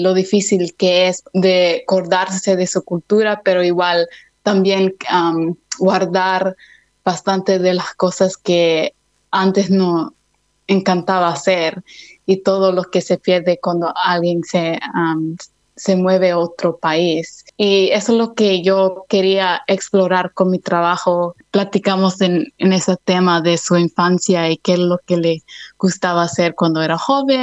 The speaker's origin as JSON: {"language": "Spanish", "town": "Mount Druitt", "region": "New South Wales", "country": "Australia", "tie": "born or raised there", "said": "porque yo crecí en Mount Druitt, aquí no hay tanta gente de Latinoamérica"}